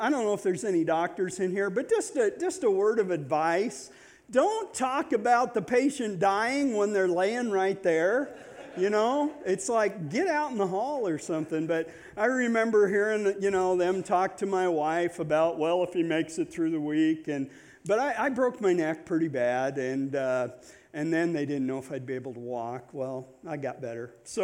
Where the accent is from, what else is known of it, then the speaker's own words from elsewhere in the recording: Nebraska, United States; moved away as an adult; now in Michigan, United States; But I grew up in Nebraska on a farm and ranch and moved to Michigan about 5 years ago.